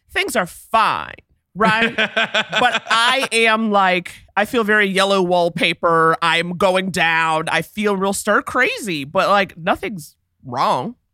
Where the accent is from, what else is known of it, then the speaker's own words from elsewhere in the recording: Harlem, New York, United States; I grew up in Harlem. People go, ooh, fancy. And I'm like, honey, I'm from a pre-Red Rooster Harlem.